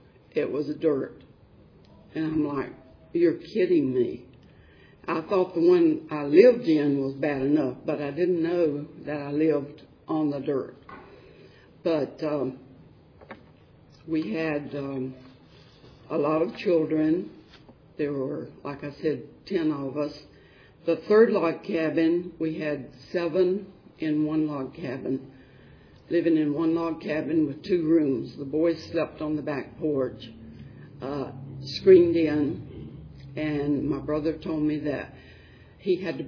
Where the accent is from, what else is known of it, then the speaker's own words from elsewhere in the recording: Candler, North Carolina, United States; born there; I was born in Asheville, or Candler, near Asheville, North Carolina.